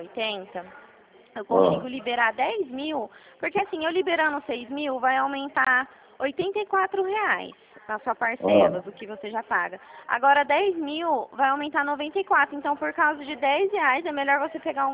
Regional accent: São Paulo, Brazil; eu sou da região de Prudente.

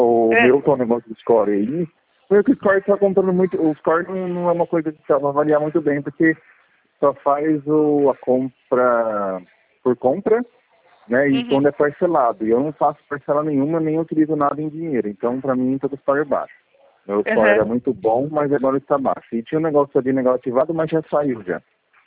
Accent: São Paulo, Brazil; now in Caraguatatuba, Brazil; eu sou da região de Bauru mesmo.

